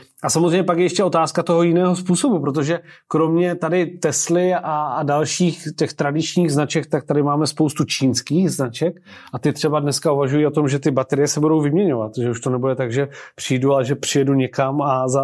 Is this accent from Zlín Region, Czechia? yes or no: no; Brno, South Moravian Region, Czechia; já osobně třeba u nás v Brně, jako když si představím, tak tam nejsou takové ty dedikované cyklostezky